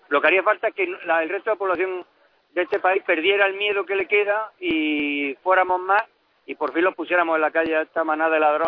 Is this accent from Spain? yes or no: yes; Granada, Andalusia, Spain; No, yo soy de Granada. Pertenezco al grupo de Granada